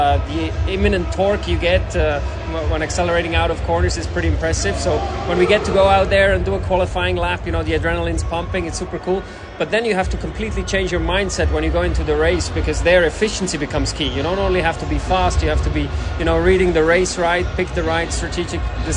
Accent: Bern, Switzerland; English is a second language; I mean, I'm from Bern in Switzerland, and, you know, we have a nice stadium over there as well.

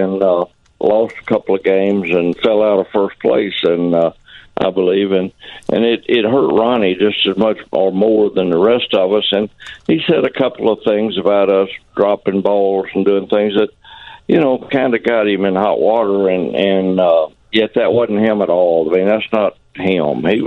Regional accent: Arkansas, United States; Well, when I grew up in Arkansas, St. Louis was Cardinals were probably my favorite team at that point

